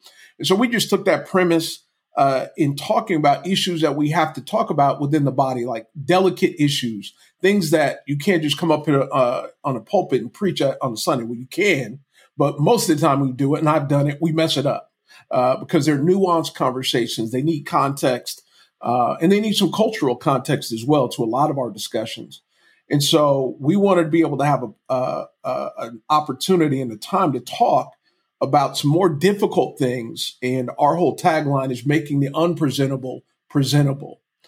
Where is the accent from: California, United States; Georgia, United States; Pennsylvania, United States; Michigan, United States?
California, United States; San Diego; I'm from San Diego, California. And even we're African-American, but our Black experiences are vastly different.